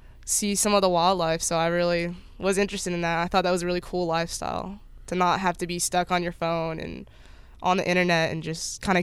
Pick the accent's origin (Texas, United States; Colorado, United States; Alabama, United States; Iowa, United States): Texas, United States; Garland; No, I'm a city girl. I'm from Garland, Texas, which is right near Dallas.